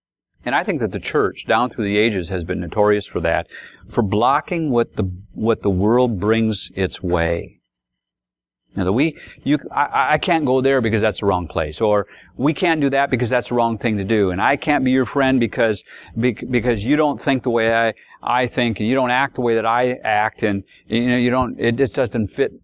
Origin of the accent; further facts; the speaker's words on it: Grand Rapids, Minnesota, United States; about 50 miles away from my hometown, Grand Rapids, where I lived.